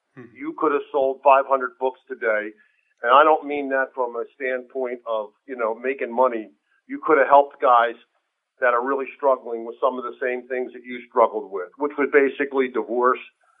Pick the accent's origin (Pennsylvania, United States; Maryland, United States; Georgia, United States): Pennsylvania, United States; Philadelphia; Philly was my, you know, my home town.